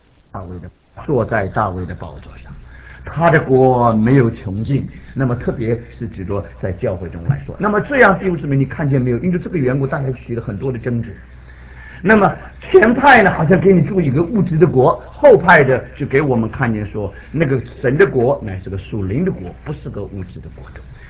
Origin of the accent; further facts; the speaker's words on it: China; 我们中国人